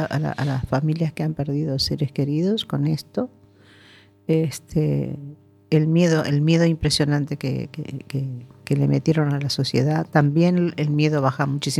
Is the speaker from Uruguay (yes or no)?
yes; Uruguay; yo soy rioplatense, sí, soy uruguaya, sí, pero yo soy rioplatense